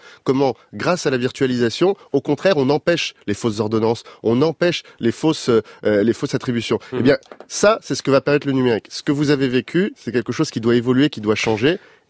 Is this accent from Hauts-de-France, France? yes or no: no; Paris, Île-de-France, France; Je suis né et j'ai grandi à Paris